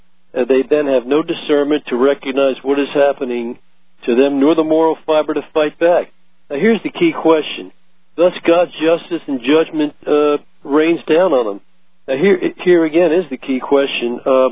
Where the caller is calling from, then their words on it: New York, United States; New York.